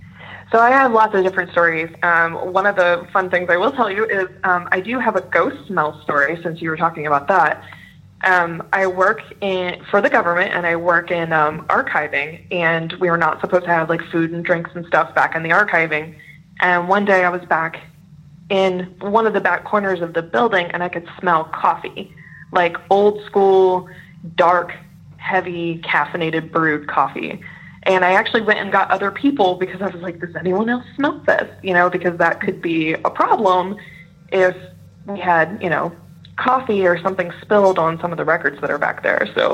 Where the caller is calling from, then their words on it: Virginia, United States; I'm in Northern Virginia.